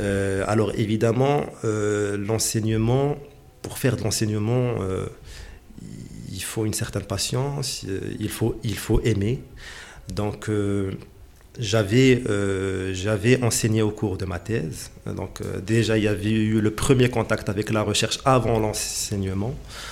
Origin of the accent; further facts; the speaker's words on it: Kenitra, Rabat-Salé-Kénitra, Morocco; je suis natif de Kenitra, donc j'ai vu l'évolution de l'université de très près à travers le temps